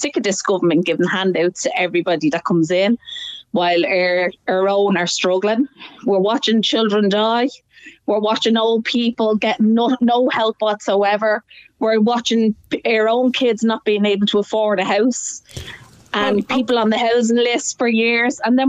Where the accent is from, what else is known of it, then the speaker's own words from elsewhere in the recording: Ireland; I think as an Irish person, we should have the right to fly our flag in our own property